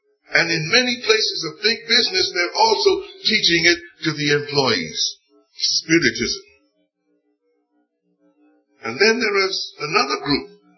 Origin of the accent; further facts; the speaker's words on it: New York City, New York, United States; When I was a boy growing up in New York City